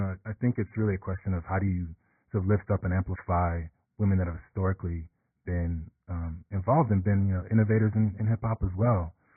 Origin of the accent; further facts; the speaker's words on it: Galveston, Texas, United States; also born or lived in Nottingham, England; born in England. Like I said, I have Jamaican parents. Moved to the States in the late 70s. So I was born in Nottingham, England, and then moved to Galveston, Texas. And I spent my summers in Nottingham, and then came back to Galveston.